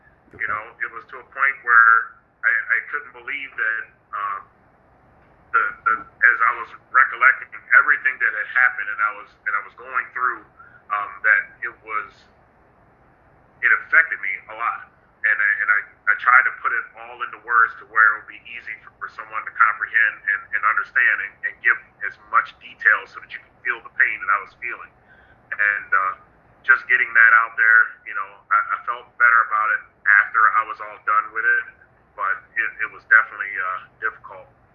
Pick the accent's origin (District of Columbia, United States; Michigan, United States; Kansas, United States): District of Columbia, United States; Washington; now in Olean, United States; growing up in Washington D.C., you're talking about a 90% plus African American, you know. So then when I came up here